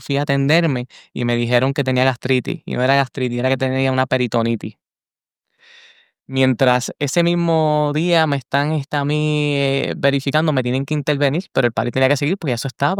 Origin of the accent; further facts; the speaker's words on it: Río Piedras, Puerto Rico; born there; nací yo en Centro Médico, en Río Piedra, claro, venía siempre a la montaña, porque mi padre siempre ha sido agricultor